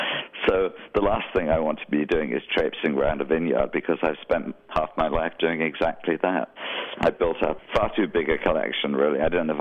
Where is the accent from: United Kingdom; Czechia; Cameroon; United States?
United Kingdom; Bournemouth, South West England; I was at a concert in my hometown of Bournemouth when I was a teenager